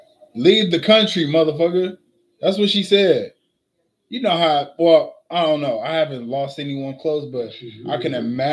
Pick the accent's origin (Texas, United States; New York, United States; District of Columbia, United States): New York, United States; New York. I'm from New York.